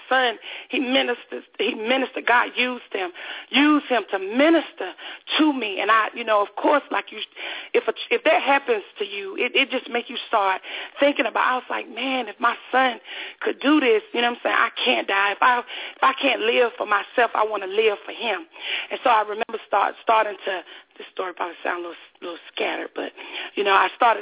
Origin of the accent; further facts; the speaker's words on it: Enfield, North Carolina, United States; now in Raleigh, United States; I'm from North Carolina. I stay in Raleigh right now. I'm originally from a town called Enfield, North Carolina.